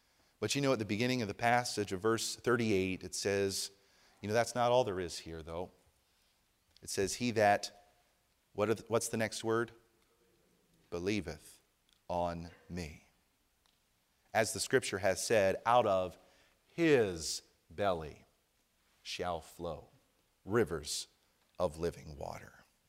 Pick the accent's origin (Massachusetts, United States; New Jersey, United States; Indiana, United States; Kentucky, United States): New Jersey, United States; When I was young, I grew up in New Jersey.